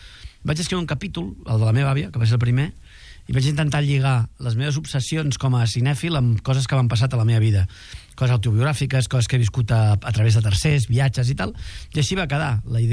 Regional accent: Catalonia, Spain; Com a bon català, sempre haig d'intentar fer negoci de les coses que faig.

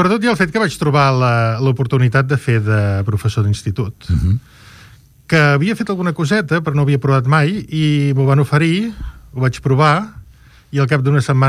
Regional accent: Girona, Catalonia, Spain; jo soc de Girona, i per tant el meu alcalde durant 23 anys, Joaquim Nadal

